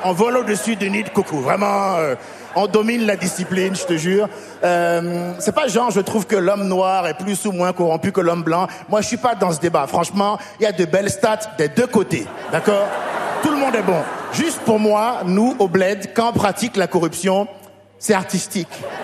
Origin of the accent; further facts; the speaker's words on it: Benin; J'ai grandi au Bénin, un petit pays d'Afrique de l'Ouest